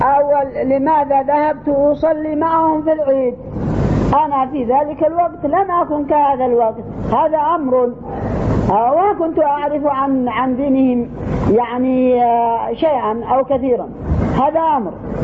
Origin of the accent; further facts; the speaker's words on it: Yemen; عندنا في اليمن